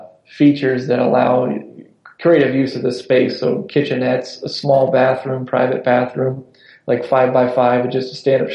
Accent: Syracuse, New York, United States; moved away as an adult; So I was from Syracuse area, moved out of Philly, and didn't know anybody.

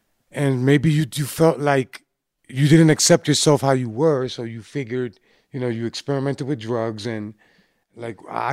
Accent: Boston, Massachusetts, United States; when growing up in Boston, you know, back in the 90s

